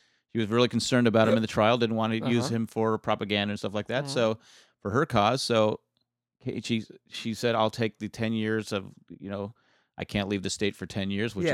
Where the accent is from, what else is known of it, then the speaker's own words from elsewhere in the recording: Pennsylvania, United States; born there; No, I was born in Pennsylvania.